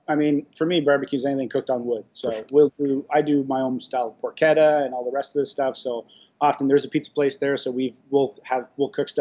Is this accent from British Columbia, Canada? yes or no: no; Toronto, Ontario, Canada; first language Italian; English is a second language; Yeah, I grew up in Toronto, first generation Canadian. Like, my parents immigrated here in 63. So okay. My first language wasn't even English when I grew up.